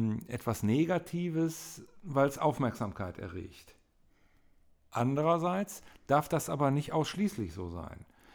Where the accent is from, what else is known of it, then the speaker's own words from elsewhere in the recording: Düsseldorf, North Rhine-Westphalia, Germany; also born or lived in Hamburg; Ich stamme gebürtig aus Hamburg, bin 54 Jahre alt, in Düsseldorf aufgewachsen. Meine Eltern kamen beide aus Mettingen